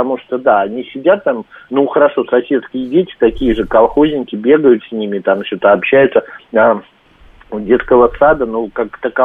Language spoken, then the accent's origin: Russian; Moscow, Russia; мы москвичи.